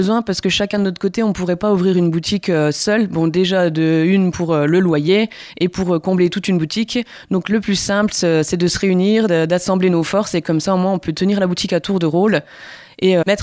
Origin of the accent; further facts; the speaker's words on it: Grand Est, France; Et du coup, on est tous des Vosges.